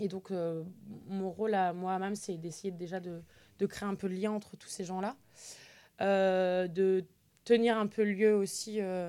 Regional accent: Centre-Val de Loire, France; je suis un pur produit de la Touraine, je suis née en Touraine, j'ai grandi en Touraine et j'ai fait toutes mes études ici

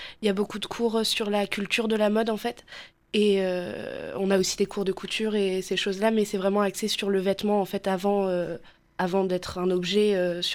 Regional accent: Tours, Centre-Val de Loire, France; j'ai 20 ans. Je suis aussi en BTS design de mode. J'ai fait un bac art appliqué dans le même lycée, au lycée Choiseul, donc je suis de Tours à la base.

